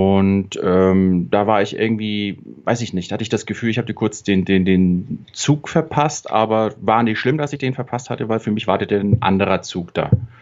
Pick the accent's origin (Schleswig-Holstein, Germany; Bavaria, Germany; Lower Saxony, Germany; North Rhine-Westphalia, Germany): Schleswig-Holstein, Germany; Husum; Da war ich da hier auch schon das erste Mal auf Sylt stationiert, weil ich komme zwar aus Husum, aber ich war dann bei der Marine und war dann hier auf Sylt stationiert